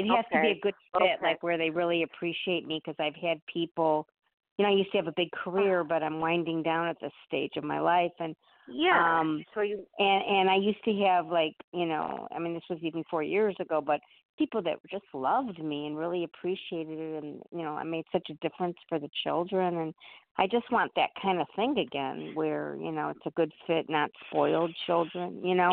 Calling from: Illinois, United States; Illinois.

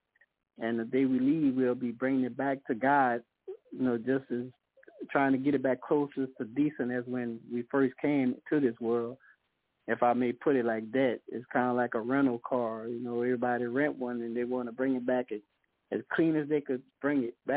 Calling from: Baker, Louisiana, United States; I'm calling from Baker, Louisiana at this moment.

